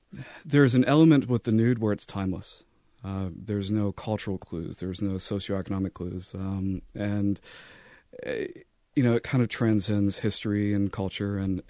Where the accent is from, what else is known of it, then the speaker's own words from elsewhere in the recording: the South, United States; growing up in the South is part of what drove this as well